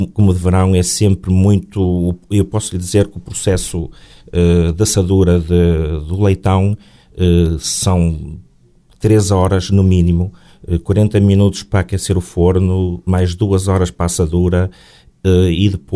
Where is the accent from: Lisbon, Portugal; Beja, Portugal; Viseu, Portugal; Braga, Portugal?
Braga, Portugal; Amares; now in Castelo de Neiva, Portugal; da região onde eu nasci, eu sou natural da Mares, vim cá, digo e passo a expressão, descendo o rio até ao mar. Casei em Castelo de Neva há 22 anos, vai fazer 23, estou quase a fazer as bodas de prata, e vim então pelo rio e parei cá, e estou cá há 26 anos.